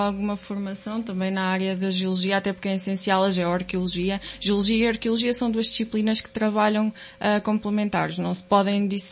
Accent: Gafanha da Nazaré, Aveiro, Portugal; now in Mira, Portugal; eu sou natural da Gafanha da Nazaré, pertencente ao concelho de Ilhavo. No entanto, atualmente estou a morar em Mira. Ou seja, as minhas raízes basicamente que se centram aqui no concelho de Ilhavo.

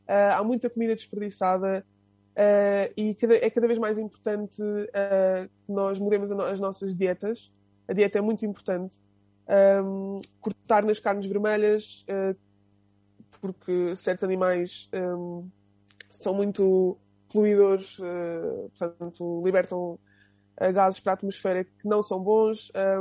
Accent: Azeitão, Setúbal, Portugal; now in Aveiro, Portugal; sou de Azeitão, que é uma terrinha perto de Setúbal. Vim parar a Aveiro porque tenho família em Ilhavo, tenho uma ligação com a cidade e decidi que queria estudar aqui.

